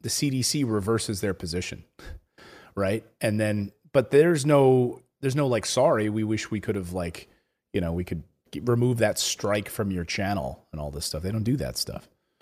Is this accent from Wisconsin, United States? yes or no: no; Philadelphia, Pennsylvania, United States; Like I'm from Philly. I like swearing to get my point across sometimes.